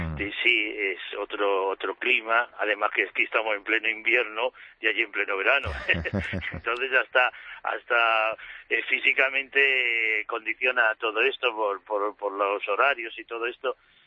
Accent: Madrid, Community of Madrid, Spain; born there; yo vivo aquí en Madrid, nací en Madrid, me ordené en Madrid y de Madrid al cielo

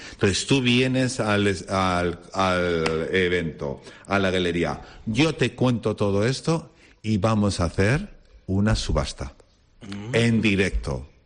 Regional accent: Galicia, Spain; Y como yo soy gallego, una queimada.

